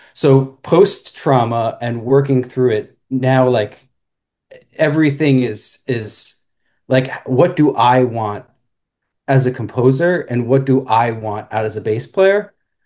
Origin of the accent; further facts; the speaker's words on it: Valley Stream, New York, United States; I grew up here. I grew up like in the Valley Stream area, and it was all like a lot of Italian American, a lot of Jewish. And I had a pretty thick accent